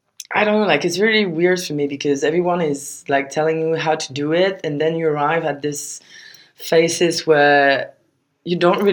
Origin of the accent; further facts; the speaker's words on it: Paris, Île-de-France, France; English is a second language; I'm French. I was born in Paris. I'm 25 years old. And currently I work in Paris as a project manager for a music label.